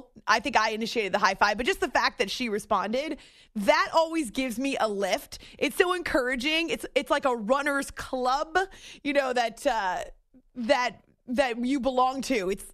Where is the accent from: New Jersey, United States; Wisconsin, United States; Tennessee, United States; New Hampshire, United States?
New Hampshire, United States; Concord; That's not where I grew up. I grew up in Concord, New Hampshire, but I love the White Mountains.